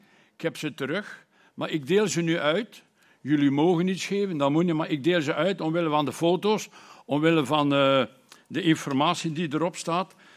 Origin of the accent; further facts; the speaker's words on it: Anderlecht, Brussels-Capital Region, Belgium; born there; now in Bruges, Belgium; Ik ben geboren in Anderlecht, in Brussel.